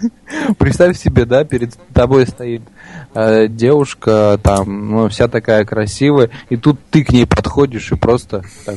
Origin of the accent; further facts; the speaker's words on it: Moscow, Russia; так как мы приехали как москвичи